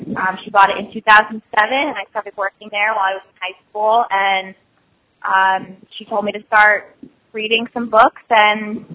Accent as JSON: {"language": "English", "town": "Sparta", "region": "New Jersey", "country": "United States", "said": "Okay, I am from Sparta, New Jersey, and I'm 24 years old."}